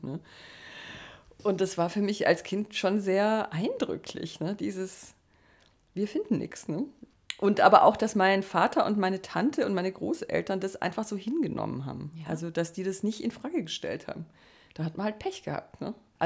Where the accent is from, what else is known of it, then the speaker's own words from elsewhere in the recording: Baden-Württemberg, Germany; also ich bin im Schwarzwald aufgewachsen